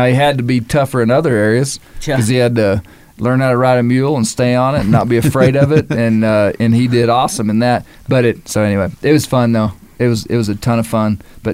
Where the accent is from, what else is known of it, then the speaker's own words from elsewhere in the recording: Arkansas, United States; I'm from Arkansas, and the Ozarks kind of the mule epicenter of North America